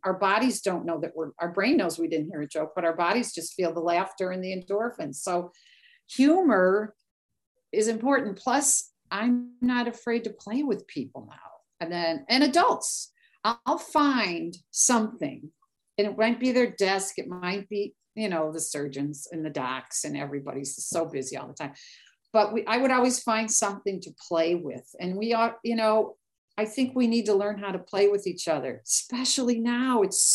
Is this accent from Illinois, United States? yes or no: yes; Chicago, Illinois, United States; I love this question because I'm from Chicago. I lived there for 31 years.